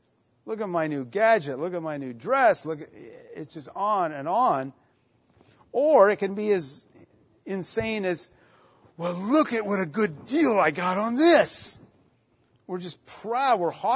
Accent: Italy; for us to have an experience of a Christian camp as we were kids growing up in Italy.

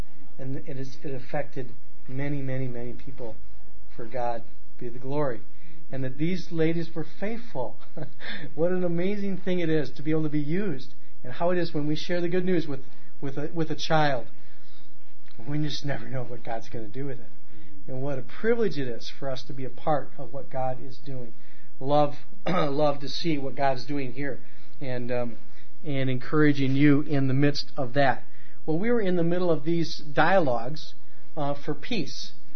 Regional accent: Mexico; now in United States; And you know, we come from Mexico.

